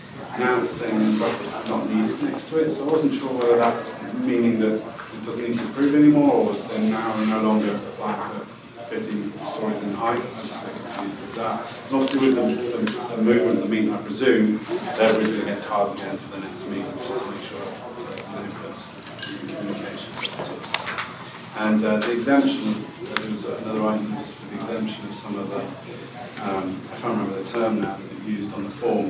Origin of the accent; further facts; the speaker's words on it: United Kingdom; now in United States; I'm British, obviously, so I'm not used to all the American procedures